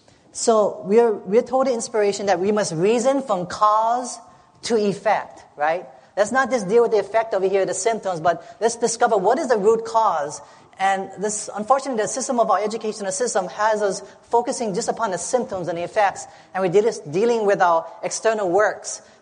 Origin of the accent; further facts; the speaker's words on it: Hawaii, United States; you're in Healing Broken Relationships Seminar. And I'm from Hawaii, so let me here say a big warm aloha.